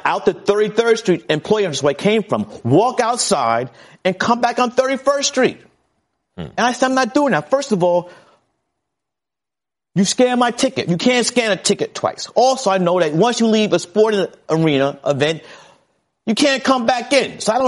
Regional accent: Brooklyn, New York, United States; I grew up in Fort Greene, Brooklyn.

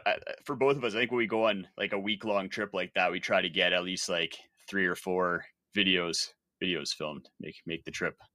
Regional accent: Canada; I'm Canadian.

